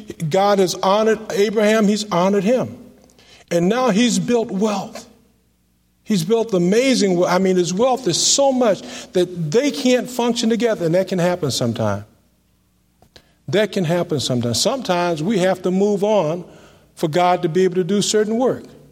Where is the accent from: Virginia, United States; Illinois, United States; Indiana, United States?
Virginia, United States; And I grew up in Virginia, and when you grow up in Virginia, you see things a lot different.